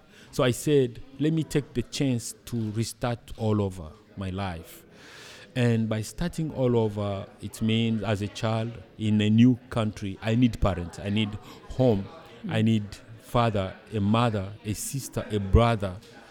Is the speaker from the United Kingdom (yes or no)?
no; DR Congo; now in United States; From the Democratic Republic of Congo.